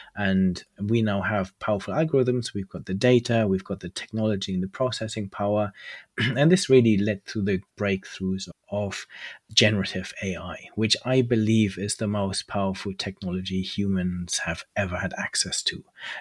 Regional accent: Germany; moved away as an adult; also born or lived in Cambridge, United Kingdom; Yes, I grew up in Germany, went over to the UK, to Cambridge to study, and they then offered me a job afterwards.

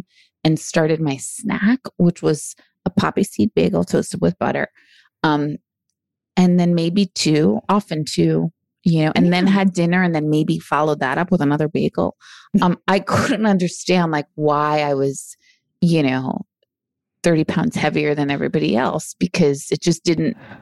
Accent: New York, United States; I grew up on Long Island, so we had real bagels.

